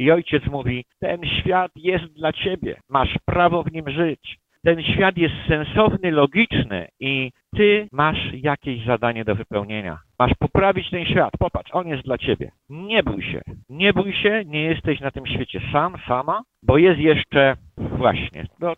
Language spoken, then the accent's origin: Polish; Lesser Poland, Poland; bo wychowywałem się w wiejskim domku w środku Ojcowskiego Parku Narodowego.